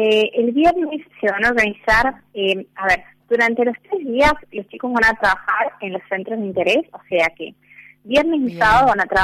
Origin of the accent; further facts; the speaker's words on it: Cuyo, Argentina; yo que soy de Cuyo, dentro incluso de Cuyo vivimos la fe a veces de un poco diferente, tanto en San Luis como en Mendoza y San Juan